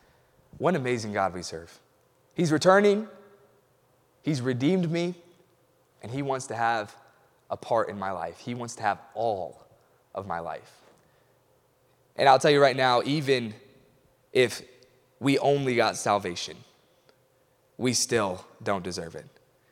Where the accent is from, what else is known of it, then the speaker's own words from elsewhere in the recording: Illinois, United States; accent: Northern; I'm from Illinois, so I've got this weird Northern accent.